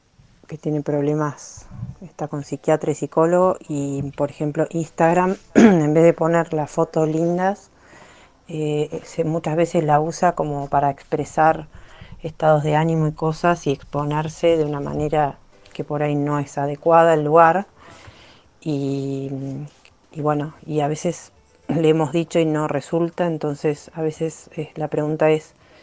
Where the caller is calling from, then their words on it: Tandil, Buenos Aires Province, Argentina; de Tandil.